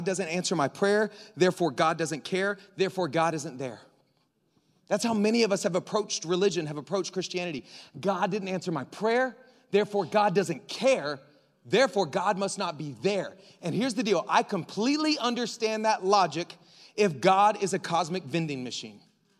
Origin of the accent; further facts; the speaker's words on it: Florida, United States; I grew up in the Gulf of Mexico, like down in the Panhandle, Florida.